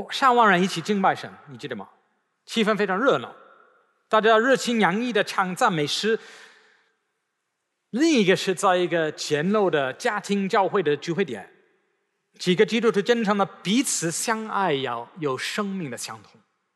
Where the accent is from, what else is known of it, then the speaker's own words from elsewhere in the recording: United Kingdom; 我们英国人容易把自己的房子当做一个城堡